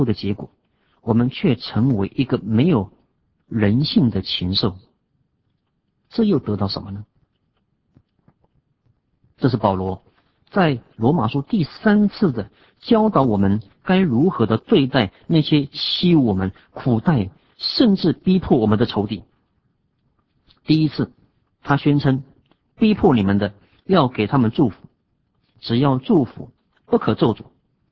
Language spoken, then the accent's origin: Chinese; China; 的确，我们中国人有讲话，君子报仇三年不晚，有仇不报非君子。